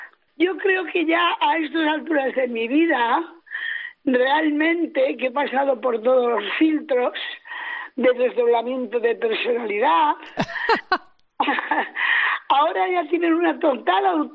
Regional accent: Cuenca, Castilla-La Mancha, Spain; llegué a la Plaza Mayor de mi ciudad, porque yo soy de Cuenca.

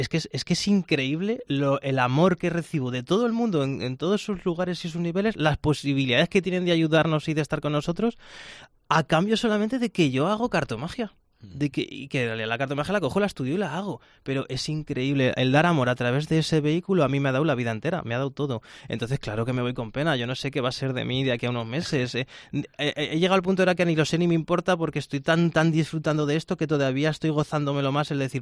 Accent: Aragon, Spain; ahora que estamos dentro de la gira aragonesa, que es lo que decidí hacer yo para la gente de mi tierra y de mis pueblos

